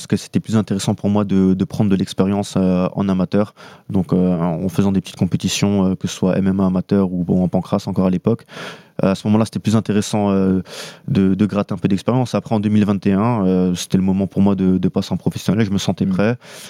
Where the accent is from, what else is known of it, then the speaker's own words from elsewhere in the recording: France; Franchement, je pense qu'on n'est pas encore une nation respectée. On est un peu sous-estimé même, je dirais, par rapport à aux autres nations